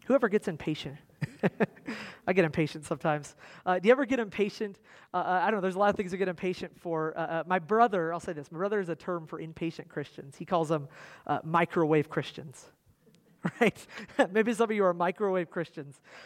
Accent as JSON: {"language": "English", "town": "Tremonton", "region": "Utah", "country": "United States", "said": "most of my life, I'm from Tremonton, so I've driven this direction."}